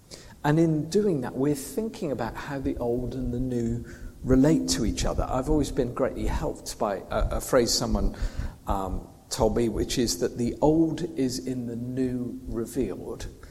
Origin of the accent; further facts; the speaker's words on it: Bristol, South West England, United Kingdom; I grew up in Bristol, and near Bristol is a town called Malmesbury